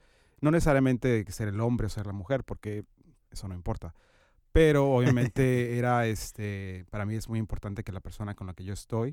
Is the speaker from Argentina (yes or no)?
no; Guadalajara, Jalisco, Mexico; Mi mamá es de un pueblo que se llama Santa Cruz de las Flores, Jalisco. Yo verdaderamente crecí en Guadalajara, que es la ciudad, pero estuve intermitentemente entre Guadalajara y el pueblo